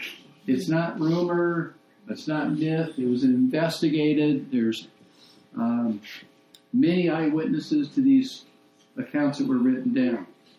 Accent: Wilmington, Delaware, United States; born there; I was born in Delaware, Wilmington, Delaware.

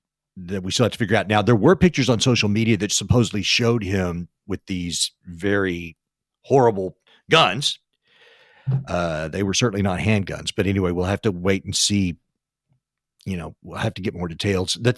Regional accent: Texas, United States; this is the tragedy in Uvalde, Texas, which is my home state.

